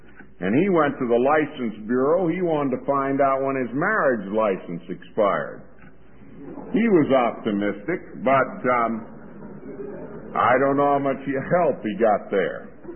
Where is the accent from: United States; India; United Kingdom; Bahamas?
Bahamas; born there; I was born in the Bahamas in 1927, and for those of you who are figuring that out, I'll be 53 this summer.